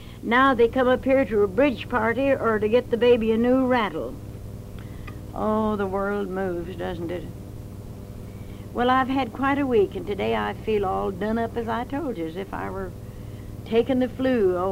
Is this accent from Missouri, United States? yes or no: yes; Carthage, Missouri, United States; I was born in Carthage, Missouri, and I learned to read in the Carthage Press.